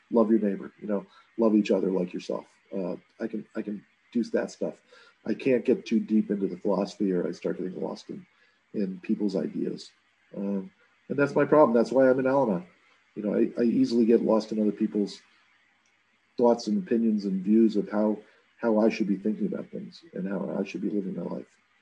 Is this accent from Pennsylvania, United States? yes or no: no; Solon, Ohio, United States; born there; I was born. I was born in Solon, Ohio.